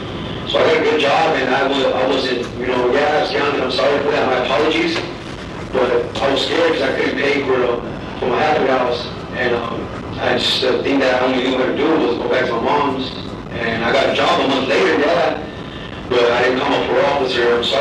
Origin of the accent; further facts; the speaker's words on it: Casa Grande, Arizona, United States; and I'm from Casa Grande, Arizona. I'm not from Phoenix. I don't have family out there.